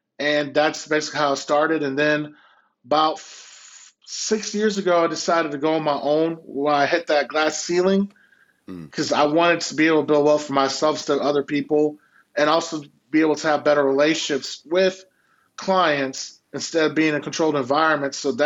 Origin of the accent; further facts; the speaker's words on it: Houston, Texas, United States; Well, you know, growing up in Houston, I was playing basketball in my backyard.